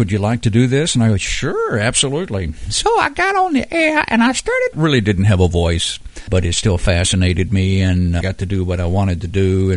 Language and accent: English; Mayfield, Kentucky, United States; Well, John, I'm from Mayfield. It's a little town in West Kentucky, town of about 10,000 people.